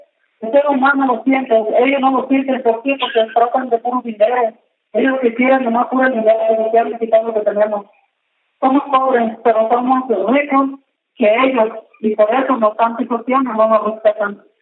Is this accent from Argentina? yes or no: no; Mexico; Por nosotros son mexicanos, nosotros somos raíces de México